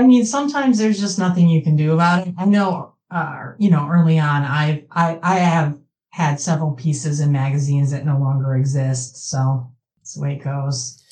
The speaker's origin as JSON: {"language": "English", "region": "Michigan", "country": "United States", "said": "I'm originally from Michigan, so I will be doing readings in the Philadelphia area, hopefully D.C., other Maine, maybe Chicago"}